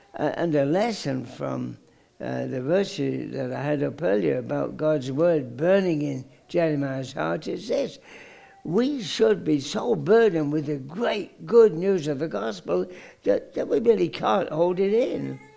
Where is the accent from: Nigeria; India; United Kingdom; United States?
United Kingdom; England; I'm an Englishman, of course, and a big fan of Queen Elizabeth.